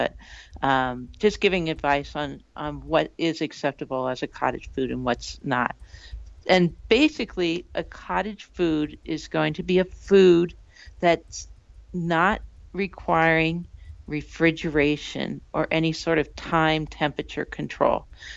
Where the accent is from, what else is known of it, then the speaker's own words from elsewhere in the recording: California, United States; I grew up in California. And we did a little bit of gardening at home.